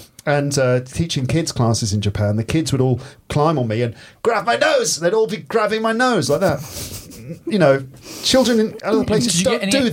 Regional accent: England, United Kingdom; And I'm English as well.

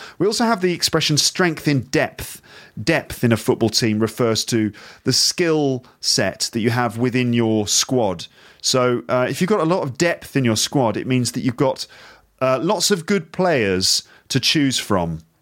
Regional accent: United Kingdom; I think that would just be good for me, obviously, because I'm a Brit.

